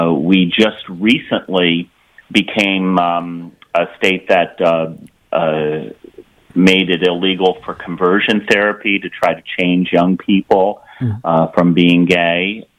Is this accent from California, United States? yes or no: yes; Baltimore, California, United States; now in Connecticut, United States; I grew up in actually in Baltimore in California, but came here when I was in high school.